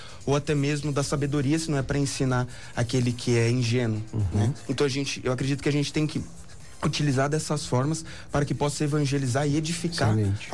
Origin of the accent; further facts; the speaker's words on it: São Paulo, Brazil; Eu sou daqui de São Paulo, capital.